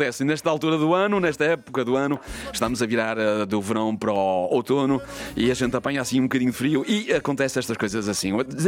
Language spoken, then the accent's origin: Portuguese; Portugal; Eu também sou português.